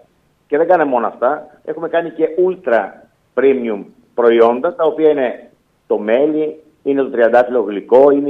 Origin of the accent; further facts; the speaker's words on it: Imbros, Çanakkale, Turkey; όταν ήμουν μικρός, μεγάλωσα δίπλα σε ελαιώνες και δίπλα σε μελισσοτές και στην Ήμβρο, στην πατρίδα μου.